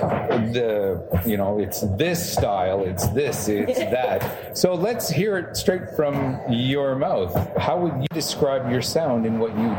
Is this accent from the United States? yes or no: no; Canada; As a Canadian, eh?